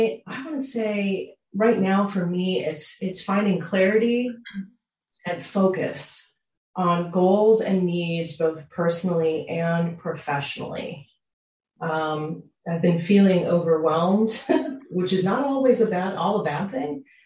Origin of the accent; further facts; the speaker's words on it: Akron, Ohio, United States; I'm from Akron, Ohio.